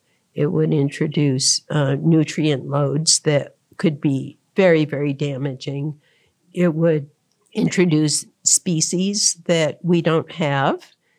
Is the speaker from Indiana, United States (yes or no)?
no; Tucson, Arizona, United States; I grew up in Tucson. My extended family still lives there. We have a business there. I still consider Tucson my home, actually.